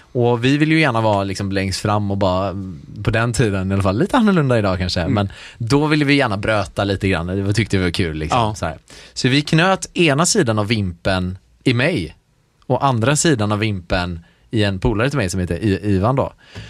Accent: Gothenburg, Västra Götaland County, Sweden; jag är från Göteborg. Jag är 20, jag är inte alls. Jag är 30, fyllde 30 förra året. Mm. Och ja, vad fan ska jag säga då? Vi bor i ett hus strax utanför Göteborg

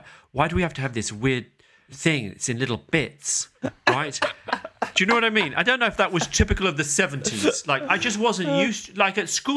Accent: London, United Kingdom; we went to Indian restaurants every Sunday growing up when I was raised in South London. My family, my dad's American, my mum's British.

